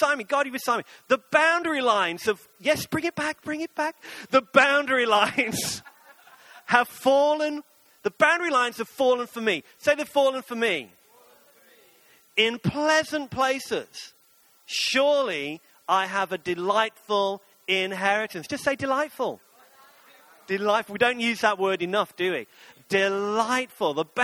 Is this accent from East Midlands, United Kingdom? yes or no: yes; Nottingham, East Midlands, United Kingdom; I lived in Nottingham. Two different homes over 24 years. The house that I grew up in, I spent most of my growing up in Nottingham. My mom still lives there.